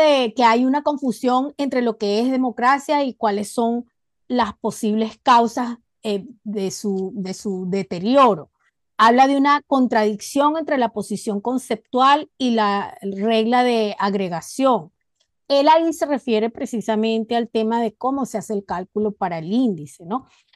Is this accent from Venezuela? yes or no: yes; Venezuela; como en mi caso, soy venezolana